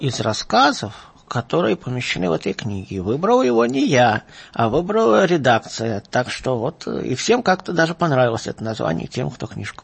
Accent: Moscow, Russia; я родился в Москве, действительно, но более того, и мой отец родился в Москве, и дед родился в Москве. Вот. Так что старый москвич.

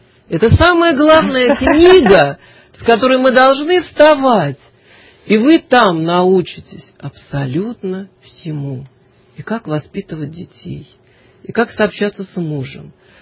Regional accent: Moscow, Russia; Вообще я коренная москвичка

